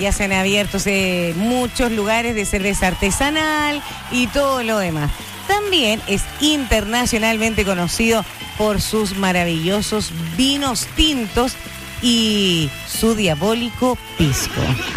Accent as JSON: {"language": "Spanish", "country": "Chile", "said": "Es Chile, somos chilenos."}